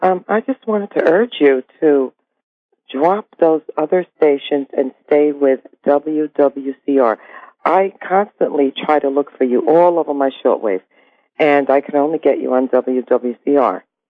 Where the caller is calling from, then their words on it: Long Island, New York, United States; I'm calling from Long Island, New York.